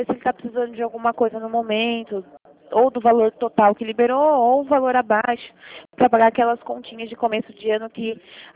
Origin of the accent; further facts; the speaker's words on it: Bragança Paulista, São Paulo, Brazil; Sou de Bragança Paulista.